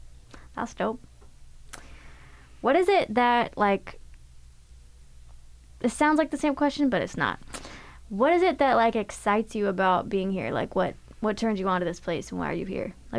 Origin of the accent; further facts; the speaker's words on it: Florida, United States; I did not grow up here. I'm from Florida. I'm from Crazy Town. That's where I'm from.